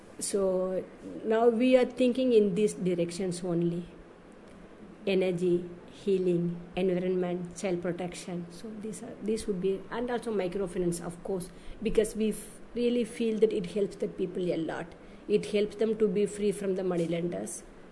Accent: Puducherry, India; I'm not an Aurovillian. I come from Pondi. Previously, I was living in the villages.

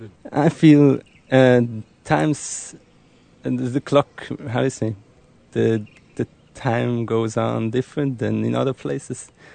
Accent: Switzerland; English is a second language; Yes, I'm from Switzerland, and I'm studying social anthropology and environmental sciences.

